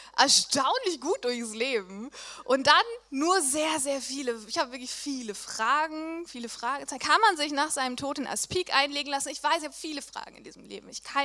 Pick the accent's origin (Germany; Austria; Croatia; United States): Germany; Essen, North Rhine-Westphalia; in meiner Heimat in Essen. Wie cool ist das denn?